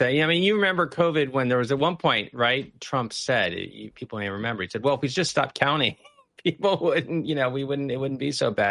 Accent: Michigan, United States; New England, the Northeast, West Coast, maybe my home state of Michigan, places like that, we still have vaccines

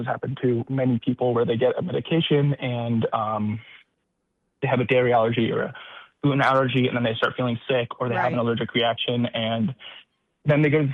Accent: San Diego, California, United States; I'm from San Diego.

